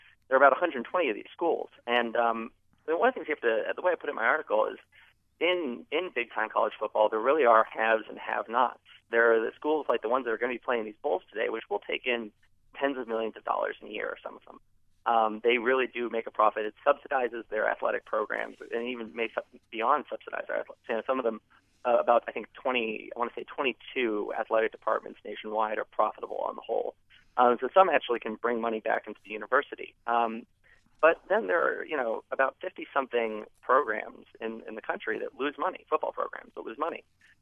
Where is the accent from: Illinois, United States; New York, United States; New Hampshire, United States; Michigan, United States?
New York, United States; New York City; I'm from New York City, but I'm a big Giants fan